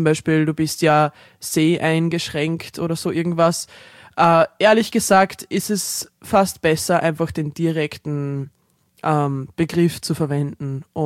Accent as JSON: {"language": "German", "country": "Austria", "tie": "born or raised there", "also_born_or_lived": "Ireland", "said": "Und ich wurde in Irland geboren, bin dort bis zu meinem vierten Lebensjahr aufgewachsen und dann nach Österreich gezogen. Ich habe eine irische Mutter und einen österreichischen Vater."}